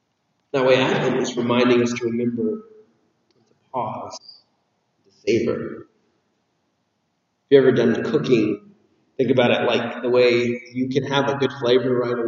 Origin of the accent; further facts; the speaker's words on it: Georgia, United States; now in Washington, United States; where I grew up in South Georgia, where it almost never snows.